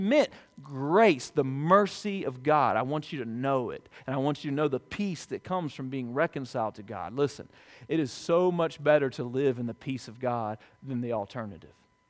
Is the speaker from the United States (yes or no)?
yes; Alabama, United States; When I was growing up in South Alabama, that was just something you call people.